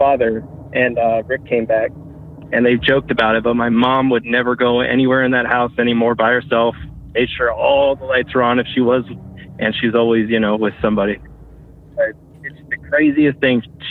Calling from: New Jersey, United States; I'm near McGuire, Air Force Base.

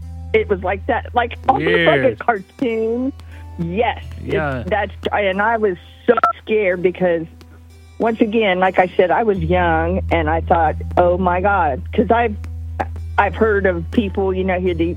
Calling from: Wilmington, Ohio, United States; I'm calling from Wilmington, Ohio, and I'm supposed to tell you

